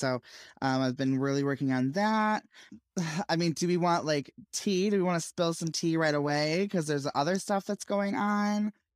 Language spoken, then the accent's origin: English; Illinois, United States; But I'm originally up towards Chicago. So my hometown is about halfway between where I am now and Chicago, in the middle of nowhere.